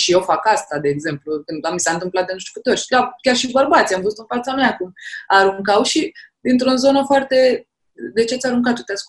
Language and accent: Romanian; Giurgiu, Giurgiu County, Romania; cum ne-am dus și la Giurgiu, eu sunt de la Giurgiu